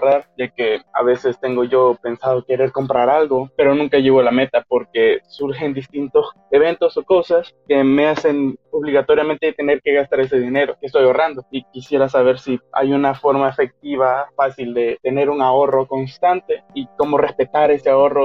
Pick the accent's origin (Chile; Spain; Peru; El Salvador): El Salvador; soy de El Salvador.